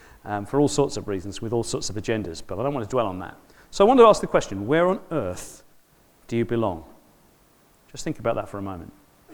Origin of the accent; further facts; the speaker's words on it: London, United Kingdom; accent: South London; Well, clearly by my accent, I don't come from here. I'm a South Londoner. And if my sister was in the room, I'd be broad South London talking like that before any time at all.